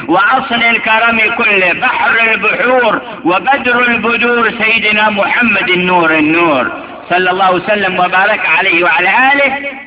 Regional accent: Tarim, Hadhramaut, Yemen; من بلدتي تريم، بلدة السلالة النبوية،

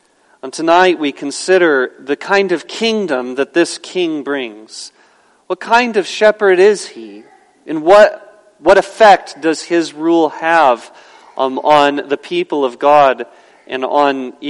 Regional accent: Phoenix, Arizona, United States; If it weren't for the fact that I was raised in Phoenix and not Tucson, I may not know what this means. But in Phoenix, we have wands.

